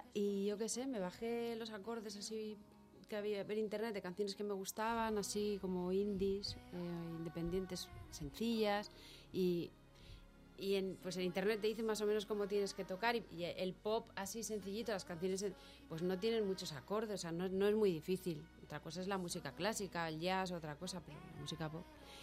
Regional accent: Bilbao, Basque Country, Spain; Soy de Bilbao, pero en Bilbao no tengo mucho

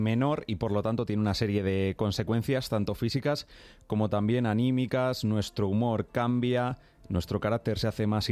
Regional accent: Spain

